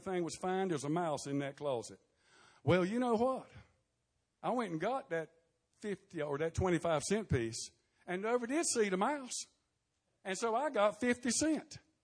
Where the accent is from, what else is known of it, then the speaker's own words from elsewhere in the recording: Wilson, North Carolina, United States; I remember as a little boy growing up on Winoka Road here in Wilson